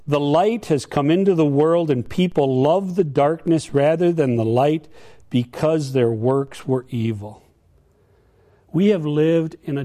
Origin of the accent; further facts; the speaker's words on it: Minnesota, United States; Growing up in Minnesota in the 70s before global warming hit, we had a lot of snow.